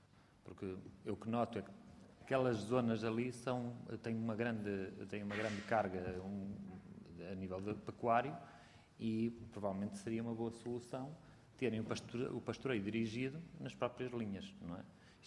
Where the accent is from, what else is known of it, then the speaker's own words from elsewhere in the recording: Ponte da Barca, Viana do Castelo, Portugal; a minha região, que eu venho do Alto Minho, e de Ponta Barca, precisamente